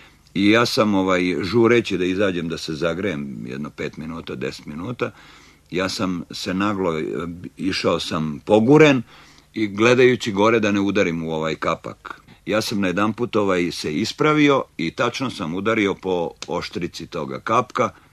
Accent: Zemun, Belgrade, Serbia; Ja sam kao dečak iz Zemunovog grada dolazio na igralište Viteza

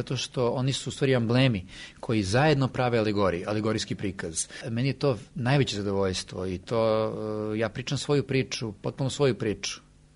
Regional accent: Belgrade, Serbia; ja sam odrastao u Beogradu, doba socijalizma, odnosno SFRJ.

